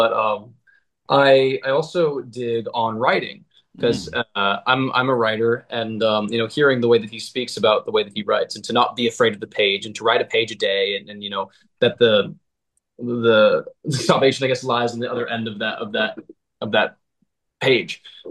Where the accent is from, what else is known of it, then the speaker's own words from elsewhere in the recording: College Station, Texas, United States; I am. I'm from College Station, Texas.